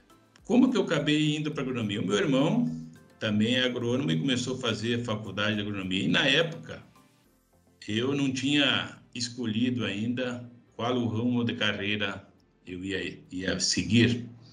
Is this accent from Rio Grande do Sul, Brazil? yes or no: yes; Rio Grande do Sul, Brazil; Eu sou do Rio Grande do Sul, eu sou nascido no berço nacional da soja, onde surgiu a soja do Brasil. E meu avô foi um dos primeiros que teve a sorte de cultivar a cultura de soja.